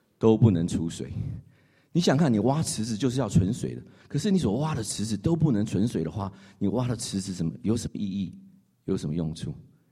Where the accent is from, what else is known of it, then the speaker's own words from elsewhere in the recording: New York, United States; 我是从纽约来的